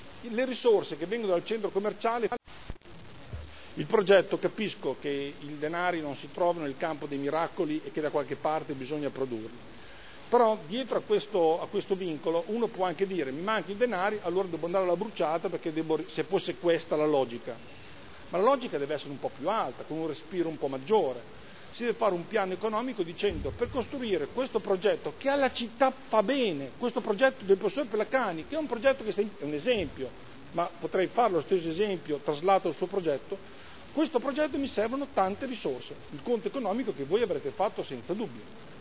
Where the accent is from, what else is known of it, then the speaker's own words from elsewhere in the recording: Modena, Emilia-Romagna, Italy; Sono modenese da sempre, ho vissuto in centro da sempre.